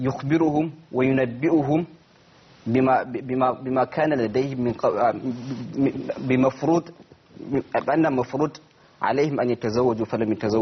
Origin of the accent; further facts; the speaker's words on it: Nigeria; أبدأ يعني باستقبال رمضان عندنا في نيجيريا